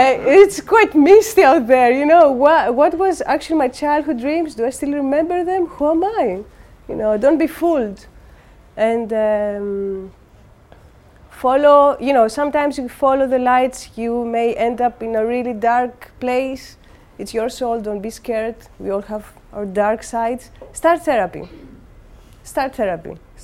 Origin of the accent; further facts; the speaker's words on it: Crete, Greece; I come from a village from Crete. Can everyone hear me? Yeah. It's very traditional, you know, people with mustaches and men.